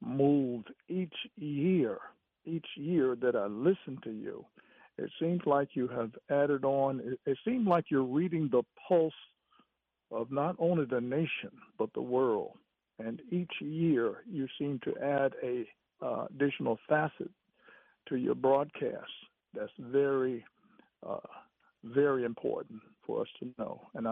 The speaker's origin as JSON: {"language": "English", "region": "North Carolina", "country": "United States", "said": "I came here from North Carolina years ago"}